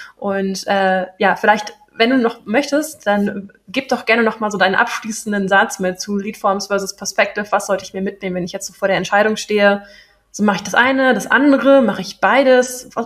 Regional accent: Berlin, Germany; Ich bin in Berlin geboren, ich komme aus Berlin

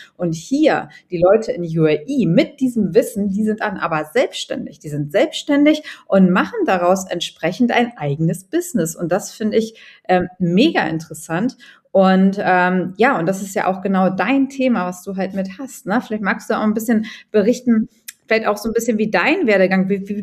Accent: Germany; now in Dubai, United Arab Emirates; ich bin ja auch aus Deutschland vor 3 Jahren ausgewandert

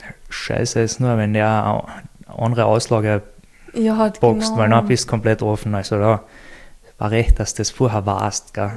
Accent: Austria; ich weiß mal nicht einmal, ob es das bei uns in Österreich gibt

